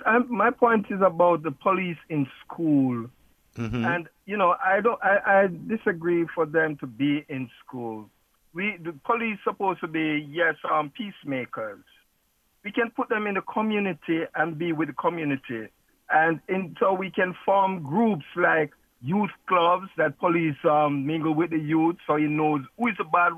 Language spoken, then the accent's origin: English; Jamaica; I'm from Jamaica.